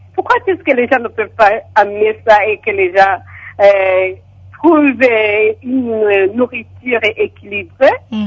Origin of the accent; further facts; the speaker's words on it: Rwanda; je suis du Rwanda, j'habite à Kanombe.